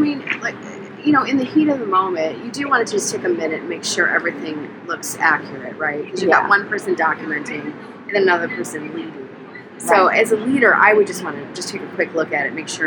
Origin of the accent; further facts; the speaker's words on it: Seattle, Washington, United States; Because I'm from Seattle and sitting here in Boston, so.